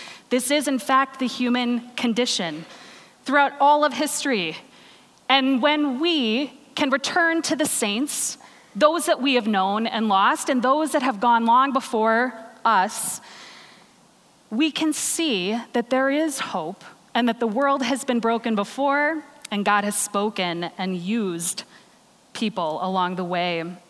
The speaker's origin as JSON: {"language": "English", "country": "United States", "said": "As an American, I wonder how we are going to bridge this divide"}